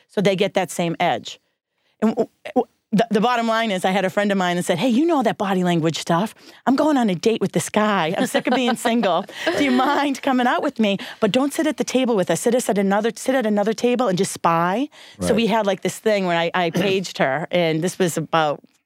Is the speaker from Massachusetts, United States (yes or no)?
yes; Boston, Massachusetts, United States; now in Washington, United States; I'm from Boston originally. I live in D.C. now.